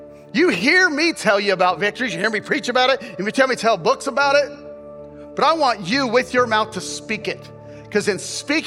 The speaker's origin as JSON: {"language": "English", "region": "Kansas", "country": "United States", "tie": "born or raised there", "said": "I have an eighth grade reading level and I was raised in Kansas."}